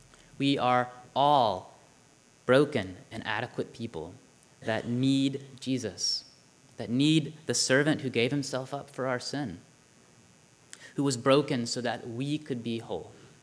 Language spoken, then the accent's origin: English; Georgia, United States; Now, I'm from Georgia. Down in Georgia, we would have concluded with an altar call.